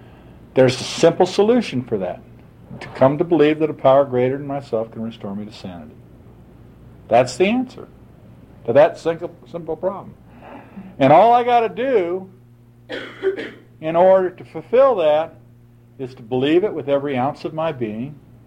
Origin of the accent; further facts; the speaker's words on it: Los Angeles, California, United States; A little of my background, I'm from Los Angeles originally.